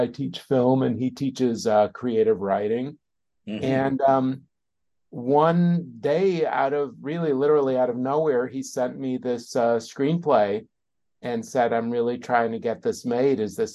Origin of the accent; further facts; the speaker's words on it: Chicago, Illinois, United States; I grew up in Chicago.